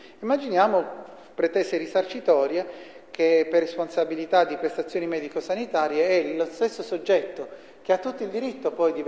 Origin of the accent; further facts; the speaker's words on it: Bari, Apulia, Italy; Lecce è un paese vicino alla mia città, io vengo da Bari